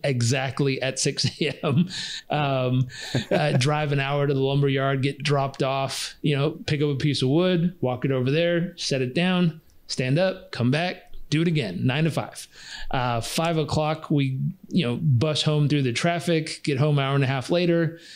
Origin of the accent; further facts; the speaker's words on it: California, United States; The doctor just pulled my blood because I was stubborn from Southern California.